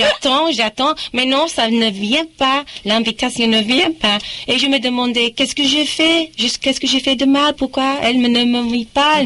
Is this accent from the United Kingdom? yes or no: yes; the north of England, United Kingdom; French is a second language; moved away as an adult; now in St Albans, United Kingdom; Moi, je me trouve un peu étrangère ici à St. Albans aussi, parce que je viens du nord d'Angleterre, où on est plus direct en parlant. Et quand je suis venue au sud, j'ai trouvé un tas de difficultés.